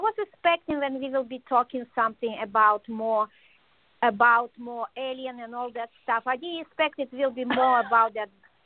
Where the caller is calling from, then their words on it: Connecticut, United States; I'm calling from Connecticut